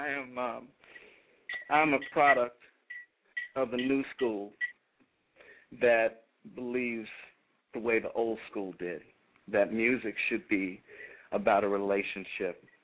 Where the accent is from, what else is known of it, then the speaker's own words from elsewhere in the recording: New York City, New York, United States; now in Midwest, United States; I'm originally from New York, grew up in Jamaica, Queens, found my way into the Midwest.